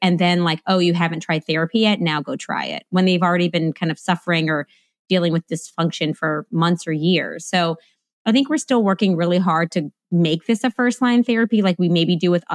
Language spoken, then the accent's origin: English; New Orleans, Louisiana, United States; I'm in New Orleans, Louisiana, which is my hometown